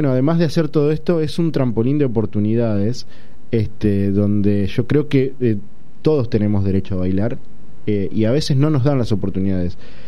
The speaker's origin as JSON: {"language": "Spanish", "town": "Coronel Granada", "region": "Buenos Aires Province", "country": "Argentina", "tie": "born or raised there", "said": "después de 12 años que no bailaba en mi pueblo, Coronel Granada, pudimos ir con este espectáculo"}